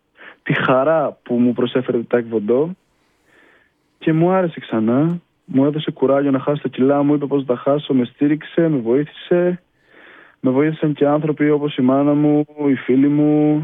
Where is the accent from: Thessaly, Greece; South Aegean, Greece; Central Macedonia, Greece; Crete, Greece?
Central Macedonia, Greece; Lefkotopos; Τη διαδρομή πήγαινε έλα από το χωριό μου στις Σέρες για να κάνω τις προπονήσεις